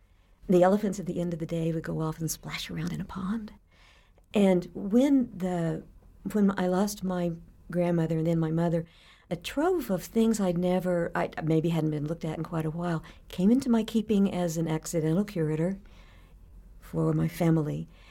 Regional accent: Miami, Oklahoma, United States; And because I was raised in Miami, Oklahoma, around a lot of tribal groups who also were disenfranchised.

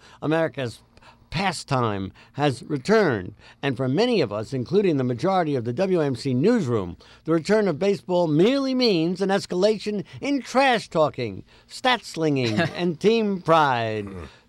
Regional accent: New York City, New York, United States; The Bronx, right or wrong. I grew up in New York, right or wrong.

